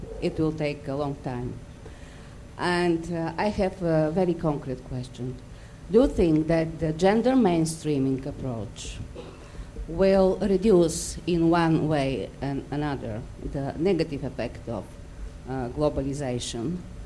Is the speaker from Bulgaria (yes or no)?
yes; Bulgaria; I am personally from Bulgaria